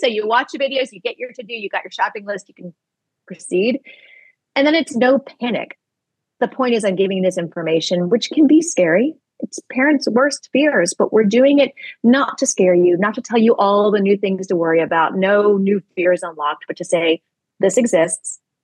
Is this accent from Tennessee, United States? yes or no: yes; Tennessee, United States; now in Atlanta, United States; I mean, I'm in Atlanta. I grew up in Tennessee.